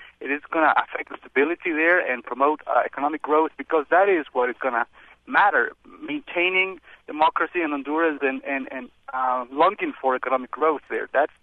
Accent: Costa Rica; tomorrow in my home country, Costa Rica, in the Oscar Arias house

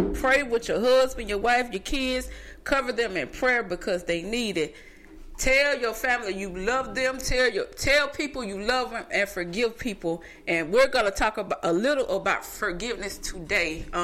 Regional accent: Columbus, Mississippi, United States; I am from Columbus, Mississippi. That's my hometown. I went to New Hope School.

